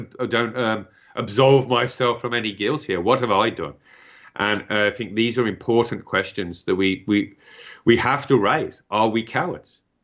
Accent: England, United Kingdom; I mean, I'm from England, right?

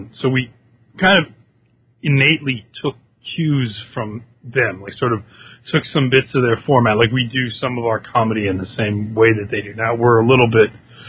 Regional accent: New York, United States; both Seventh Son and I grew up in the New York area.

